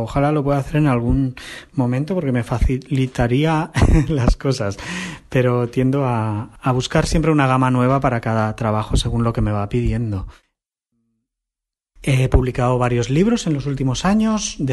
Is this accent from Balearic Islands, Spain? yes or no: yes; Mallorca, Balearic Islands, Spain; now in Barcelona, Spain; soy un ilustrador de Mallorca, pero hace muchos años que vivo en Barcelona.